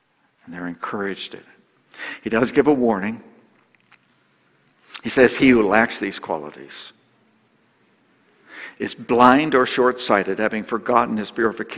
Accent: Florida, United States; You know, I grew up in Florida for part of my childhood.

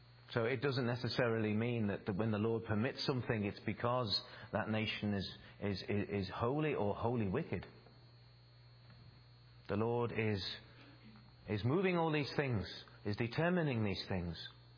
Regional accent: United Kingdom; Now, as a British man, when we come to the Second World War, you know, we were praying and hoping that God would deliver us

